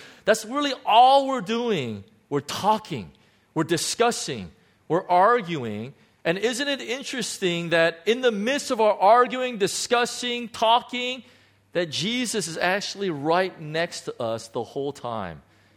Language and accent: English; United States; It's really interesting now because, you know, I'm an American.